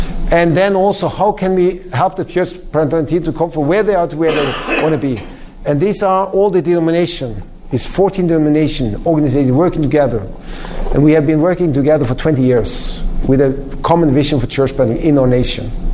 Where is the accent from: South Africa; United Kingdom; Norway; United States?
Norway; Southern Norway; English is a second language; So I'm from Norway. I'm from the southern part, really on the bottom.